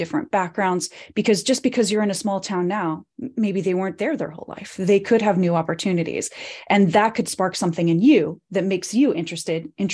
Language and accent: English; Reno, Nevada, United States; born there; also born or lived in Colorado / California; I was born in Reno, Nevada, which is a small town in northern Nevada, right outside of the Tahoe Lake area. But I grew up in lots of different places because I had six parents. And so they lived in Colorado, Nevada, and California.